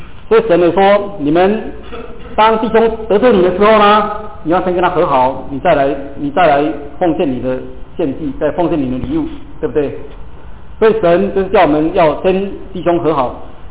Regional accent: China; 有时候我们中国人说，如果这个兄弟吵架的话呢，有时候吵得比别人还凶

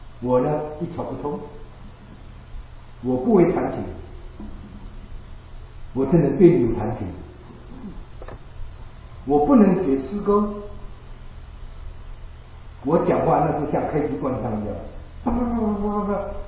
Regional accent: Indonesia; moved away; 我在印尼长大的时候

